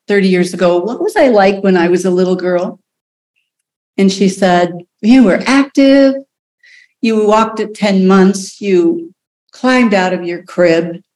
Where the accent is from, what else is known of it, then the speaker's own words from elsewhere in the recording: South Dakota, United States; I grew up pretty much in the Wild West, literally. I grew up in a flyover country, South Dakota, in the mountains.